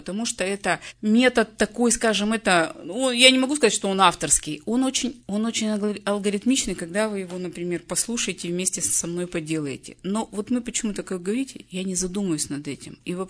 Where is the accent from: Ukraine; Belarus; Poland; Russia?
Russia; Yekaterinburg, Sverdlovsk Oblast; я коуч из Екатеринбурга, и я начинаю говорить, кто я.